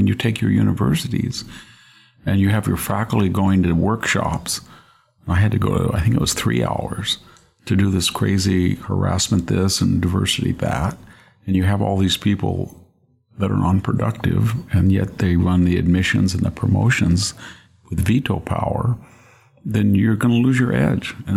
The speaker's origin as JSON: {"language": "English", "country": "United States", "said": "it's very sad as an American to say that Airbus is pulling ahead of Boeing"}